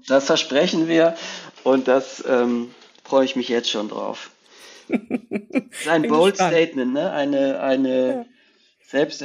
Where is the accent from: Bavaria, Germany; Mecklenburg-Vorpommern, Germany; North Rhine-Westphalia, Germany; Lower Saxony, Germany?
North Rhine-Westphalia, Germany; Cologne; Und ich bin ja aus Köln